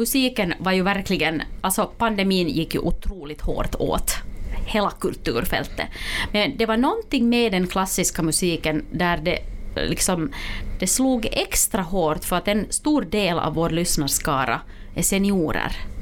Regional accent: Vaasa, Ostrobothnia, Finland; jag är hemma från Vasa, så att under min uppväxttid så var det ganska naturligt

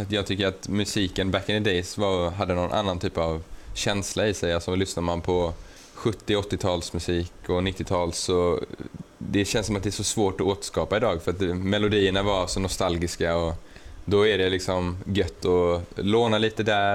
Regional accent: Sweden; det är många i Sverige som inte vet att vi är svenskar.

